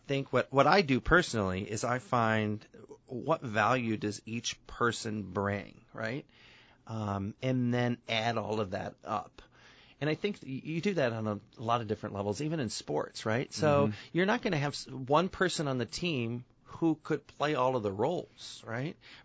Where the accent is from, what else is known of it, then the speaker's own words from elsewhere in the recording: Rockford, Illinois, United States; So, you know, and I grew up in Rockford, and I knew my way around. I didn't need a map.